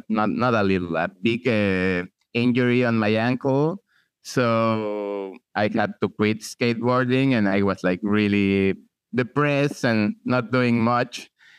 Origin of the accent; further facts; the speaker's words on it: Mexico; I'm a juggler from Mexico.